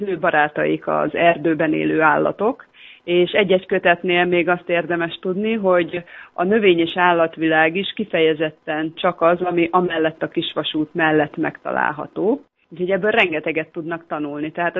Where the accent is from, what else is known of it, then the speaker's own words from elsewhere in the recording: Lillafüred, Borsod-Abaúj-Zemplén, Hungary; én ugyanis a Lilafüredi kisvasút mellett nőttem fel, tehát nekem minden napot zakatoltak a mozdonyok az ablakom alatt